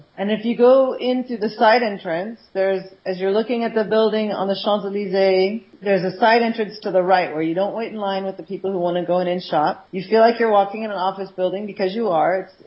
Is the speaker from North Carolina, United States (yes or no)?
no; San Francisco, California, United States; I come from San Francisco, beautiful city.